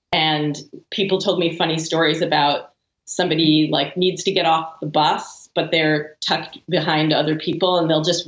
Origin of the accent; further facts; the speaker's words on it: United States; And, you know, I'm American, so I just stick out my hand